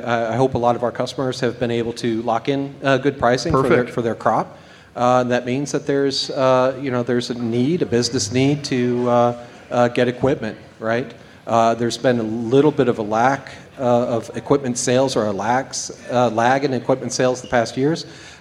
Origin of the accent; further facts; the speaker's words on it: Chebanse, Illinois, United States; also born or lived in Kankakee, United States; I was born in Kankakee, Illinois, and raised out in the country in Chabance, Illinois.